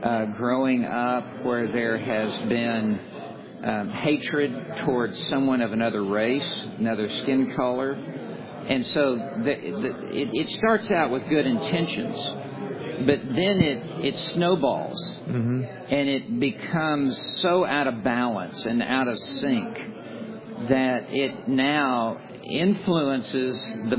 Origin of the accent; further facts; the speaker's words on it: Deep South, United States; And I grew up in the Deep South, and I'm very familiar with that.